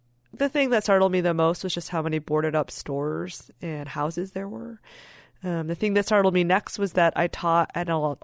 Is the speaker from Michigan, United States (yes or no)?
yes; Kalamazoo, Michigan, United States; I'm on the west part of the hand, and it's from a town called Kalamazoo.